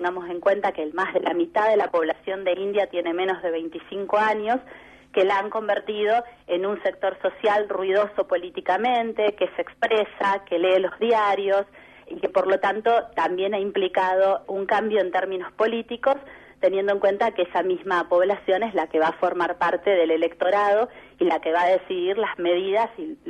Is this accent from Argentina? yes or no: yes; Argentina; nosotros como argentinos